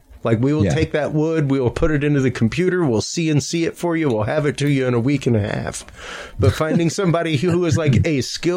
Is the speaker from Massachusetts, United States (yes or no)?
no; Louisiana, United States; The two examples I give, number one, I am Cajun.